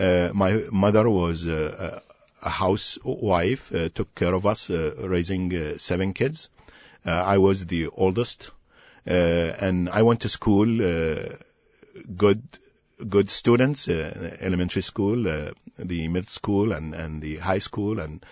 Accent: Najaf, Najaf Governorate, Iraq; now in United States; In Najaf.

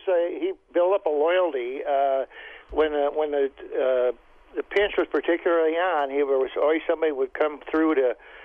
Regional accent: New Glarus, Wisconsin, United States; as a kid, newspaper publisher myself in my hometown of New Glarus, and I put out a little weekly newspaper that I distributed around town

